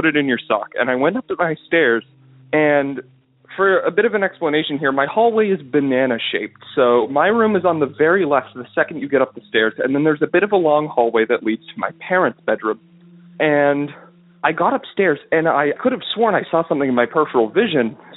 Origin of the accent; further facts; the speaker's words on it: Canada; I'm from Canada